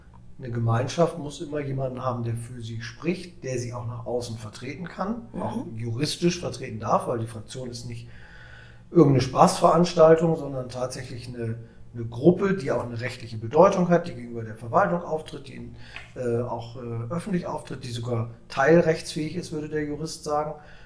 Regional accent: Germany; now in Ochtrup, Germany; Ja, ich habe gar nicht in Ochtrup angefangen, sondern da, wo ich herkomme, in der Nähe von Bremen.

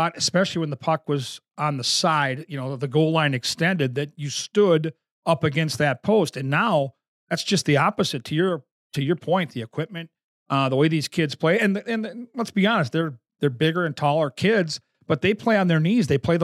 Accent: Burnsville, Minnesota, United States; one of my real heroes when I was a younger goalie growing up in Burnsville in the 70s and 80s.

